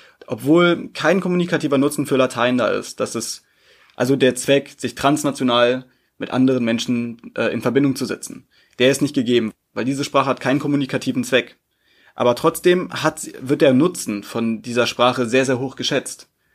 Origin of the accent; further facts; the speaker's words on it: Lower Saxony, Germany; Ja genau, in Niedersachsen auch, Englisch als erste Fremdsprache.